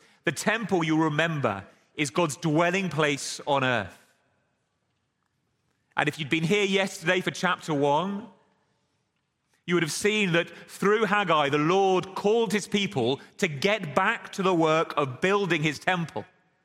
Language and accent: English; England, United Kingdom; We uncovered the fact that I come from England, not America.